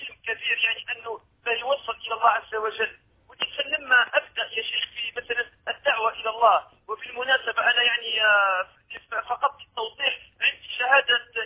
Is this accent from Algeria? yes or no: yes; Algeria; فأنا من الجزائر